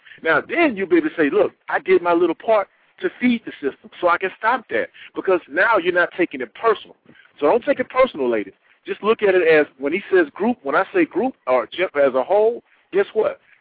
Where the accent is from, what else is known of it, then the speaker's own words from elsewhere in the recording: Texas, United States; Now, I've heard the man say that because I'm from Texas and I pay attention to my Texas senators.